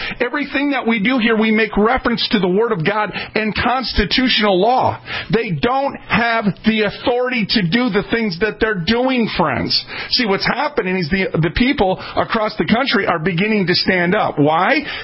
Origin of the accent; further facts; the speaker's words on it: Minneapolis, Minnesota, United States; I was raised in North Minneapolis, okay? I would be considered a street kid where I grew up in what you would call the hood